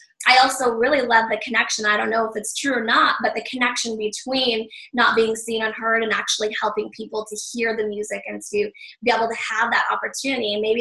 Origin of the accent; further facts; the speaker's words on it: Cayman Islands; bringing it to my hometown in the Cayman Islands